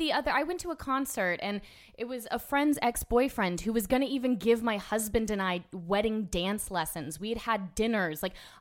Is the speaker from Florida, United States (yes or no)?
yes; Orlando, Florida, United States; And I grew up in Orlando, so I knew, like